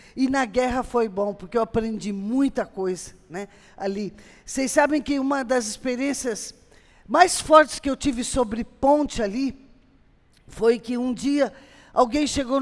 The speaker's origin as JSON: {"language": "Portuguese", "country": "Brazil", "said": "eu sou brasileira, sou missionária."}